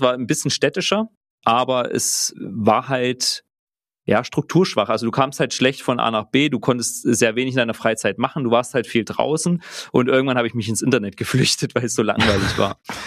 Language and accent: German; Saxony, Germany; Aufgewachsen bin ich im Vogtland, dort in der Ecke Plauen, noch ein bisschen weiter östlich, also eigentlich direkt an der tschechischen Grenze, muss man dazu sagen. Vogtland ist ja bekannt für das zänkische Bergvolk, wo ich ja auch irgendwie angehörig bin.